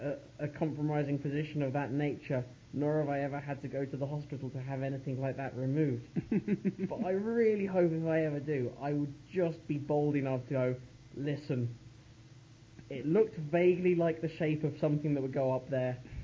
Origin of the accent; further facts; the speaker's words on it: England, United Kingdom; It's not my hometown. It's my home country. England's bigger than that.